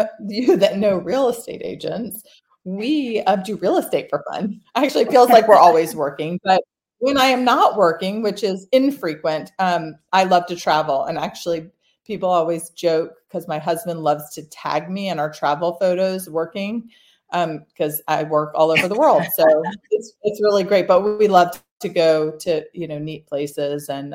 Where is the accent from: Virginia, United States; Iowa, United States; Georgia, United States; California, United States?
Georgia, United States; Sandy Springs; also born or lived in Atlanta; I am an Atlanta native. I've been here my whole life. I grew up in Sandy Springs and I live in Dunwoody, and I love this city